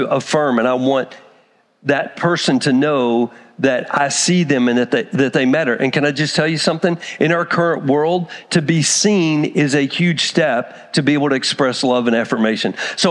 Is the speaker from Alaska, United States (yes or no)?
no; Texas, United States; especially because growing up in Texas, I can remember with the Hispanic population